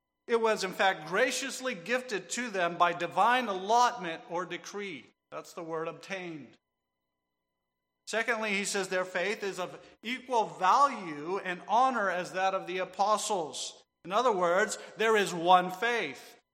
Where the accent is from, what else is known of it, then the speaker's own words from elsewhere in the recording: DR Congo; I grew up in the Congo. It was Zaire back then, and we lived very remote.